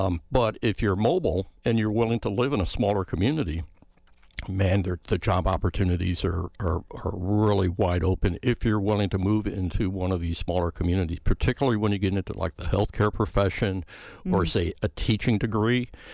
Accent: Illinois, United States; I grew up in the Chicagoland area, and my dad commuted 30 miles to work every day.

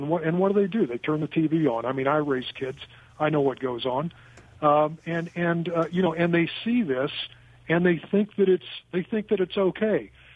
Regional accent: Cape Girardeau, Missouri, United States; I was a local police officer for 4 years in my hometown of Cape Girardeau, Missouri

